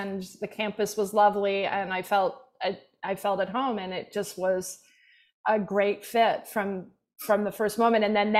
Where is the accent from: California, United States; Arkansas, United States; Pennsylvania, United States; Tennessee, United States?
Pennsylvania, United States; Yeah, so I grew up in Nowhereville, Central Pennsylvania.